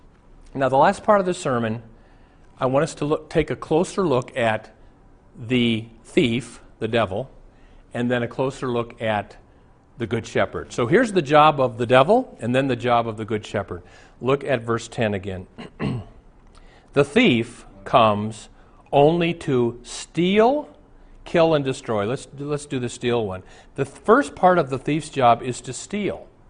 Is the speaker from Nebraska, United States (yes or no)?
yes; Omaha, Nebraska, United States; I went to Omaha, my hometown.